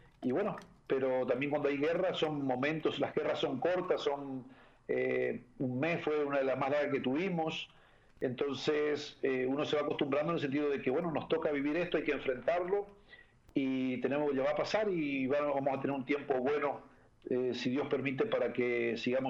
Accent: Corrientes, Argentina; Yo soy correntino, de Corrientes

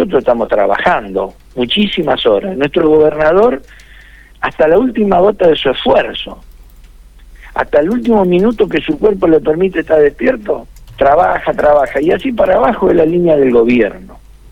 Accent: Santa Fe, Argentina; porque vivimos en Argentina, somos santafesinos, vivimos acá.

